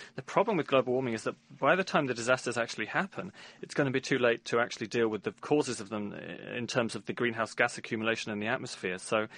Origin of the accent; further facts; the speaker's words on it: Peru; I grew up in Peru, and my father was working there as a geologist in the early 1980s.